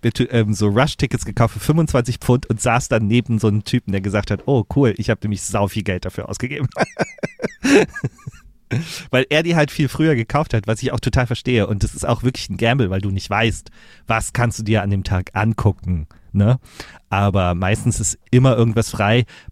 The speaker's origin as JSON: {"language": "German", "country": "Germany", "said": "hallo, ich bin aus Deutschland, ich bin alleine hier"}